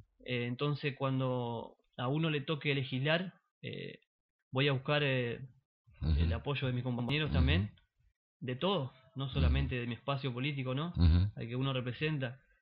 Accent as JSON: {"language": "Spanish", "town": "Concordia", "region": "Entre Ríos", "country": "Argentina", "said": "Claro, claro. Más allá de, bueno, que soy de Concordia"}